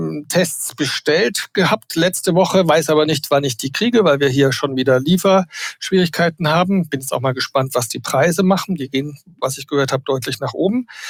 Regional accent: Bavaria, Germany; Ich bin Bayer.

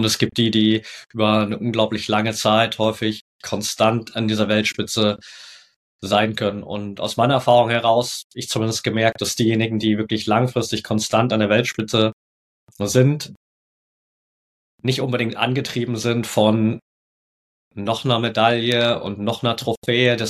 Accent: Dippoldiswalde, Saxony, Germany; Ich bin in Dippoldiswalde geboren und da auf einem kleineren Dorf aufgewachsen in der Nähe.

